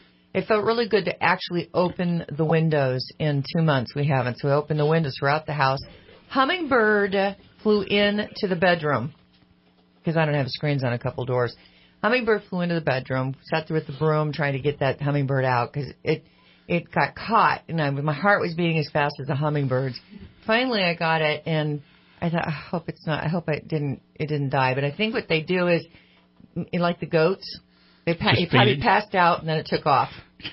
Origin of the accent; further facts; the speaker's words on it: North Carolina, United States; born there; I was born in North Carolina. We love North Carolina.